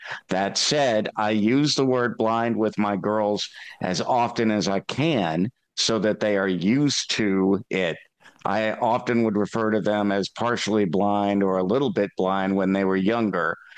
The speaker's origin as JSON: {"language": "English", "region": "South Carolina", "country": "United States", "tie": "born or raised there", "said": "they're from my home state of South Carolina."}